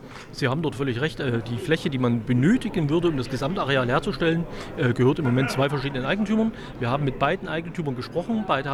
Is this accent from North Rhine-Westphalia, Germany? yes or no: no; Chemnitz, Saxony, Germany; ich bin selbst gebürtiger Karl-Marx-Städter, wenn man so will